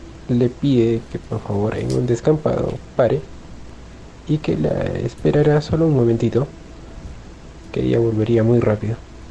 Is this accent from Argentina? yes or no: no; Peru; Soy de Perú